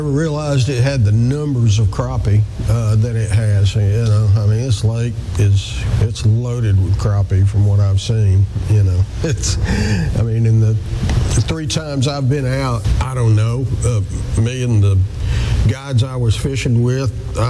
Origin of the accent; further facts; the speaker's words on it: Tennessee, United States; No, I'm kind of from around here. Born and bred in Tennessee.